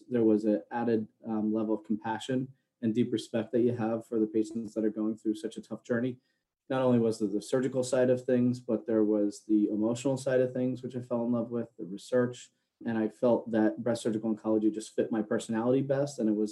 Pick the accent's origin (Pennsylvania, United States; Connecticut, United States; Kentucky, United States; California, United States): Pennsylvania, United States; Philadelphia; now in Boston, United States; I'm from the Philadelphia area. She's from the Boston area. So we moved to Boston, right?